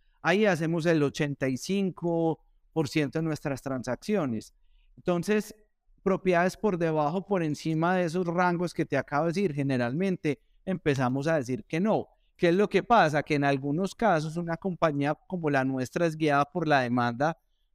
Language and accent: Spanish; Antioquia, Colombia; pues yo soy paisa, pero pues amo Medellín, Bogotá y Barranquilla y vivo feliz, feliz.